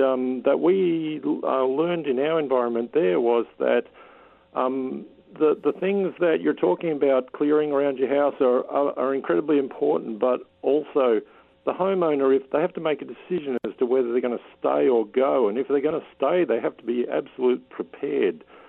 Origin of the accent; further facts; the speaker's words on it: Australia; now in Bellevue, United States; I grew up in Australia. I observed forest fires since my childhood